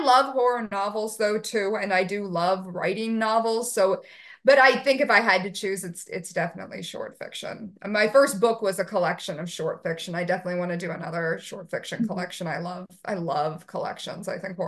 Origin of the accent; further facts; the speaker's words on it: United States; being an American, I feel like that's a place that I can at least write from, experience of me or experience of family members and things like that.